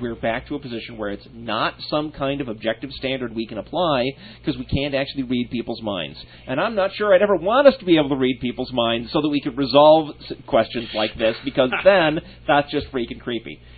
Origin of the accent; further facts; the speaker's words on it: England, United Kingdom; now in South Germany, Germany; the background religious radiation of growing up in Protestant England and now living in Catholic South Germany.